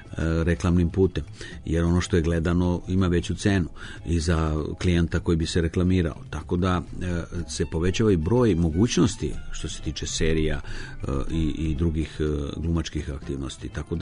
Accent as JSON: {"language": "Serbian", "country": "Serbia", "said": "smo nacionalno opredeljeni kao Srbi"}